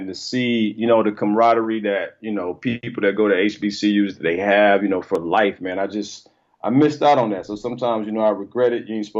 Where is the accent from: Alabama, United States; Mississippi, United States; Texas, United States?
Alabama, United States; Skipperville; now in Los Angeles, United States; I'm a dude from Skipperville, Alabama, that's currently living in Los Angeles, man, pursuing this thing called a dream.